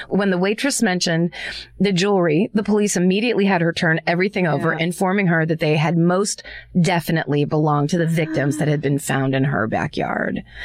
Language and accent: English; Sacramento, California, United States; This is like my hometown.